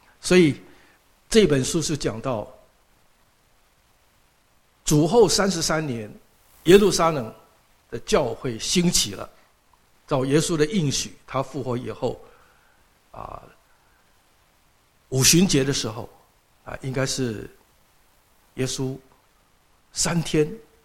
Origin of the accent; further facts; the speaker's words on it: Taiwan; 比方说我在台湾长大，宣教士到了台湾